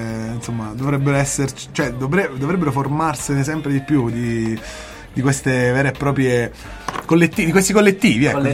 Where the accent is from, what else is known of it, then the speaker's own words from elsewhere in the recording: Campania, Italy; un artista della mia terra, quindi campano.